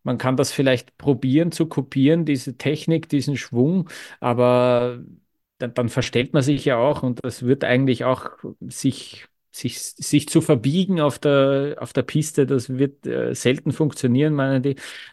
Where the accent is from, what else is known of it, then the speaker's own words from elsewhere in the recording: Vienna, Austria; ich habe ja als Wiener dann das Problem, zu Mitternacht zuckt ja dann das Tanzbein, gell?